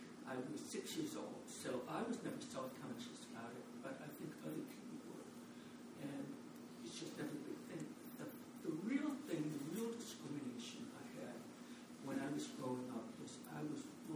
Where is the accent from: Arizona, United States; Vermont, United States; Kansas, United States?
Kansas, United States; I was born in Kansas. I was raised in Kansas also.